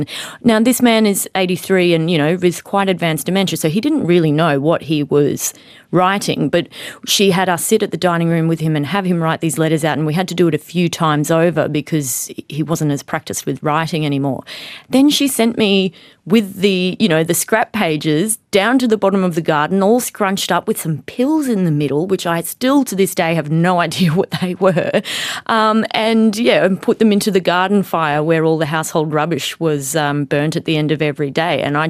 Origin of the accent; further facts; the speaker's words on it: Mackay, Queensland, Australia; I mean, we grew up in Mackay. I knew my parents were from Africa, but I just felt like I was an Australian kid.